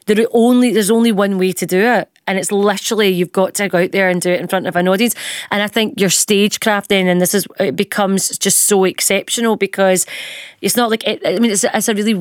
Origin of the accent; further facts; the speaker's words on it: Glasgow, Scotland, United Kingdom; I'm born and bred in Glasgow, fair enough, not Edinburgh